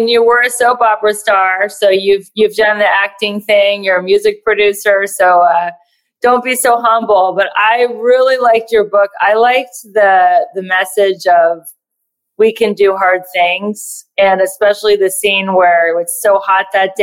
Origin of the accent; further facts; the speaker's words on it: Ohio, United States; also born or lived in Los Angeles; We're both from Ohio. As I told you, I recently moved back from LA, not quite 90210, but the west side of LA back to Ohio.